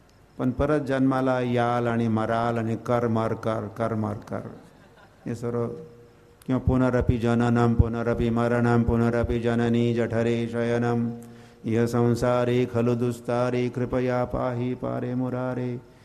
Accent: Arawade, Maharashtra, India; also born or lived in Tasgaon / Sangli; माझं गाव म्हणजे आरवडे गाव, माझं गाव त्या आरवड्याच्या मातीमध्ये किंवा सांगलीच्या मातीमध्येही तासगावच्या मातीमध्ये बालपण आणि इथेच.

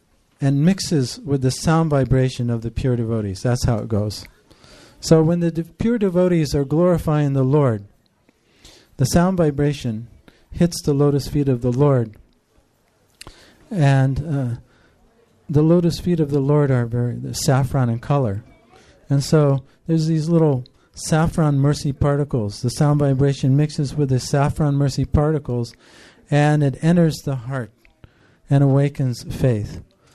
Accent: San Francisco, California, United States; Actually, I grew up here in the Bay Area in San Francisco.

